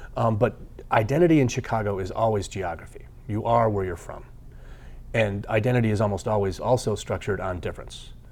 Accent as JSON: {"language": "English", "country": "Ireland", "said": "I'm Irish and I can't."}